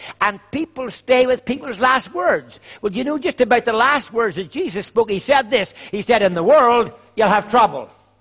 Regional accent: Ireland; even though I'm Irish and I'm not very smart, there's one thing I can spell

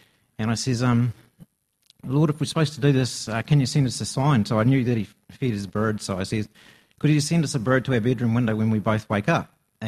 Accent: Invercargill, Southland, New Zealand; I come from Invercargill. I was born there 46 years ago.

